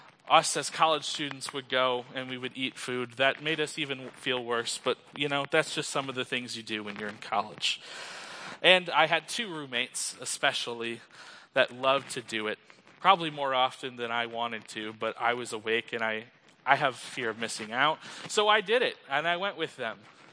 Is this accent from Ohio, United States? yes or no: no; Michigan, United States; now in Illinois, United States; such a warm welcome to Illinois, as I'm from Michigan, which I do love dearly.